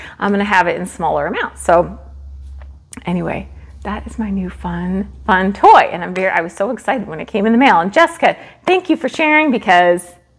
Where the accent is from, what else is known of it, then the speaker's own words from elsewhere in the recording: Sacramento, California, United States; I've never been to Lambtown, but I grew up in Sacramento.